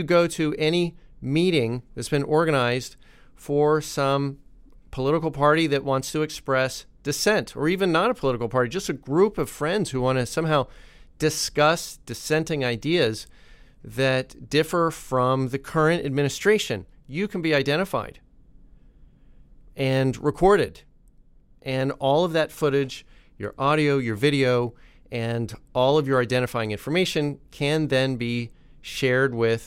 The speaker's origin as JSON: {"language": "English", "town": "New Orleans", "region": "Louisiana", "country": "United States", "tie": "born or raised there", "said": "part of my childhood, I grew up, adolescence, I should say, I grew up in New Orleans. So I feel some some affection, of course, still for that city"}